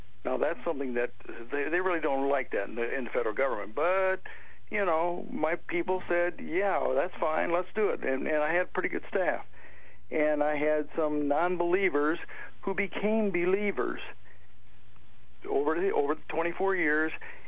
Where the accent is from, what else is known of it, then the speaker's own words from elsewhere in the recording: Texas, United States; and since I'm from Texas, it's got to be hospitality, I guess.